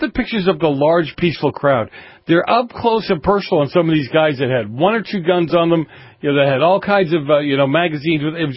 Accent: Boston, Massachusetts, United States; you know I'm from Boston, too, but I'm really from Boston. I grew up in the north end of Boston, not Framingham like some people who say they're from Boston.

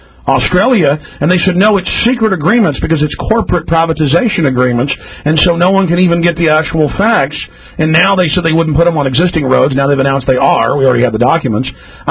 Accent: Texas, United States; I'm a Texan as well, and born and bred, proud of that.

